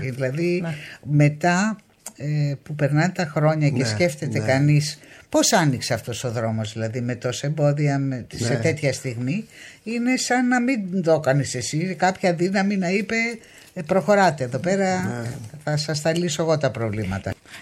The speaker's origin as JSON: {"language": "Greek", "country": "Greece", "said": "Και θέλω να σας ευχαριστήσω σαν Ελληνίδα και για το τελευταίο σας εγχείρημα."}